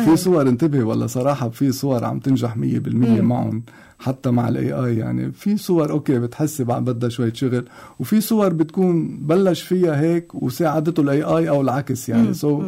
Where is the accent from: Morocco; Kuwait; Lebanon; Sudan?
Lebanon; ونحن كلبنانية هلا عنده لغات زيادة بيكون بجنن